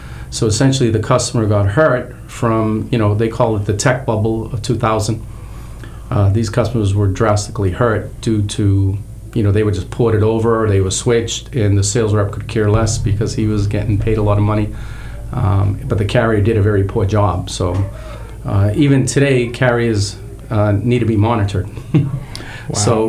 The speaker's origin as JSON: {"language": "English", "region": "Massachusetts", "country": "United States", "tie": "born or raised there", "said": "I grew up in Massachusetts. But in terms of here, obviously I live here for the last 10 years, but I have business in almost 49 states."}